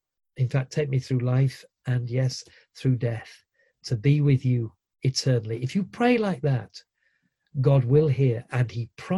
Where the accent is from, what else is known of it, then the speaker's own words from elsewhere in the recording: Yorkshire and the Humber, United Kingdom; as a Yorkshireman, we're known for our bluntness